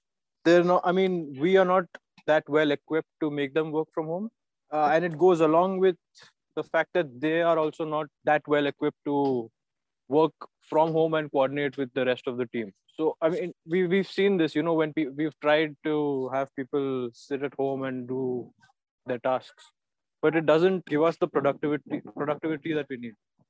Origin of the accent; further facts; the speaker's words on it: Pune, Maharashtra, India; I'm from Pune. I'm what, 28, and I am a director of a manufacturing company in Pune.